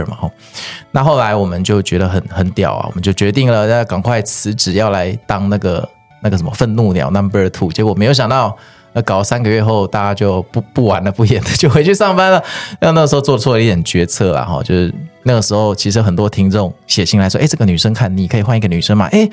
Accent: Kaohsiung, Taiwan; 小时候其实我是高雄人，那高雄我们以前常常会去左营

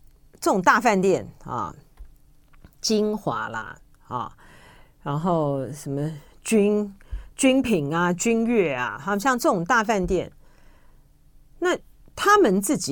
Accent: Taiwan; 就是我觉得美国人也是比较诚实了哈，就我们台湾人呢就是很喜欢。

